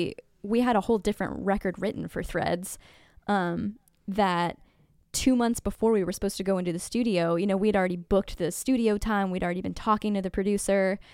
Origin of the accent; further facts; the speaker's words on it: Sacramento, California, United States; I grew up in California in Sacramento in the 90s.